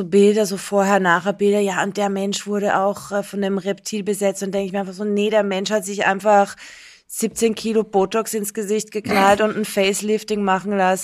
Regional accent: Austria; Und ich bin Österreicherin.

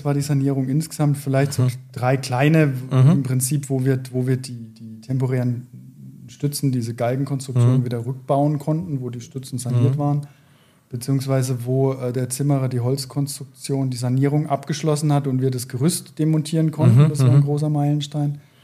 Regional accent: Bad Neustadt, Bavaria, Germany; born there; ich bin jetzt selber gebürtig aus Bad Neustadt

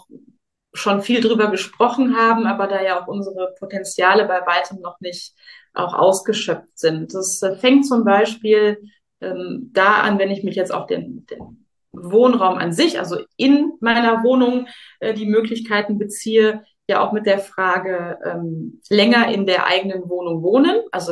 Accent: Duisburg, North Rhine-Westphalia, Germany; Also ich komme ja aus Duisburg.

